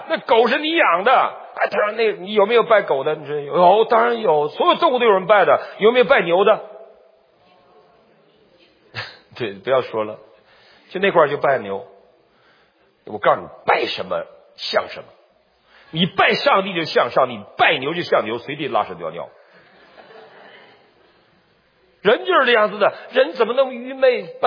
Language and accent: Chinese; Northeast China, China; 你我是东北人，我还不懂。小时候文革的时候，小的时候啊，我去农村去我伯父家